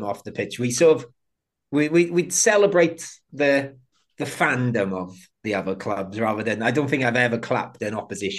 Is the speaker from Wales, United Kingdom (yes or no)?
yes; Merthyr Tydfil, Wales, United Kingdom; It's my hometown, Merthyr. Merthyr Tydfil have the amazing cob and chips with curry sauce over it.